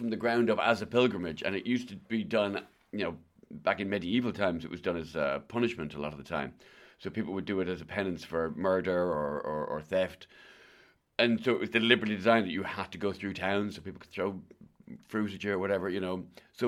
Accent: Ireland; Well, you'd still, you know, I'm Irish.

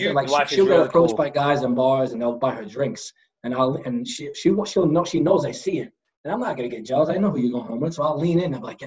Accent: Brooklyn, New York, United States; It's also I'm from Brooklyn. So you don't know people being fake. Up here, no one's fake.

